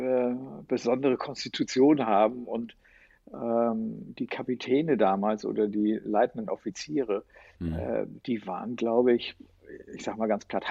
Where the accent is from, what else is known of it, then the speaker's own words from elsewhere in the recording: Hamburg, Germany; ich bin zwar Hamburger, aber ehrlich gesagt eine ziemliche Landratte.